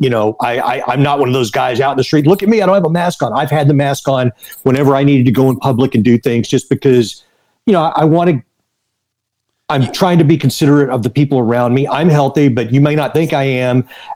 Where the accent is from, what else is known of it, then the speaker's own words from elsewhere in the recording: Texas, United States; Well, here's the – okay, so because I'm from Texas, for those who may have never heard me on Mario's show